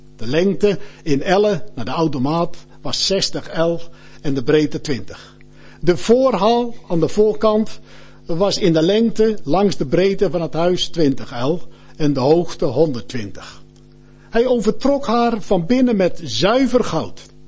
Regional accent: Brandwijk, South Holland, Netherlands; Ik kom uit Brandwijk en in Brandwijk ligt tegen het plaatsje Molenaarsgraaf aan.

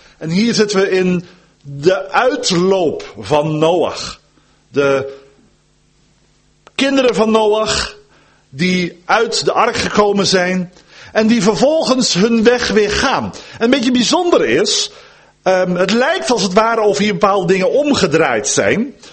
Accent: Dordrecht, South Holland, Netherlands; now in Drenthe, Netherlands; Nou ben ik opgegroeid in Dordrecht, prachtige plek, plaats van de reformatie. En sinds 2 jaar wonen wij in Drenthe.

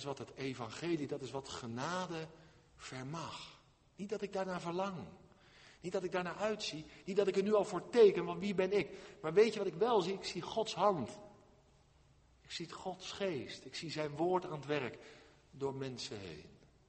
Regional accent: South Holland, Netherlands; Ik ben in het Westland geboren en getogen, daar heb je glastuinbouw.

